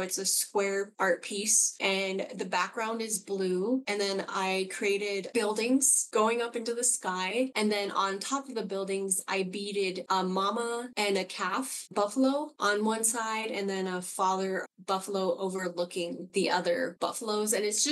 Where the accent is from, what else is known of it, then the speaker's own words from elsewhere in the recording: Denver, Colorado, United States; now in Wind River Reservation, United States; Growing up in Denver, it felt way more confined.